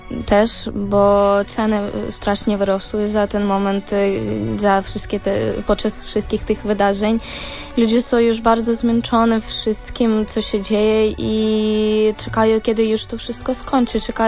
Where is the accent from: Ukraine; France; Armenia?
Ukraine; Dnipro, Dnipropetrovsk Oblast; Polish is a second language; now in Poland; Tak, dokładnie. Ostatnio byłam na Paschę w domu, czyli no, prawie miesiąc temu.